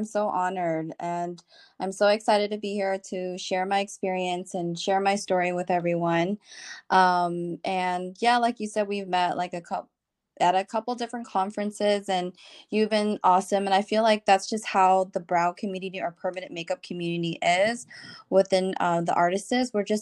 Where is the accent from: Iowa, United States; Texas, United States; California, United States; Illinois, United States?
California, United States; I'm from Orange County, California.